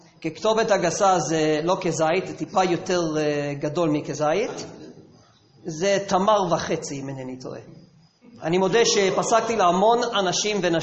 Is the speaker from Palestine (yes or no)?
no; United States; now in Israel; אני עליתי ארצה בשנת 88. אני גדלתי בעיר בארצות הברית, שהיום זה עיר ואם בישראל, אבל אז לא היה.